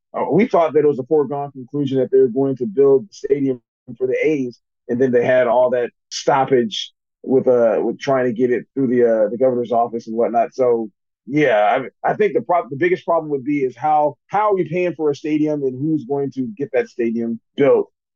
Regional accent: California, United States; You remember, I'm from the Bay Area.

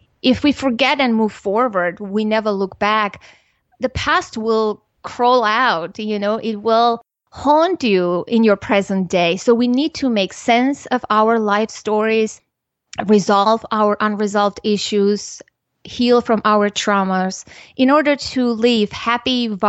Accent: Armenia; I was born and raised in Armenia, and in 1988, a severe earthquake shook our country, and the epicenter was in my hometown.

